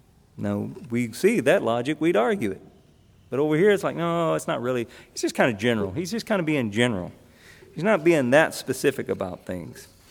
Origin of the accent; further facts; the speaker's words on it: Arkansas, United States; a friend who I grew up with back in Arkansas